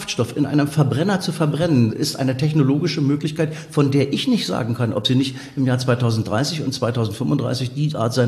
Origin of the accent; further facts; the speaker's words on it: Berlin, Germany; born there; in Berlin, wo ich geboren bin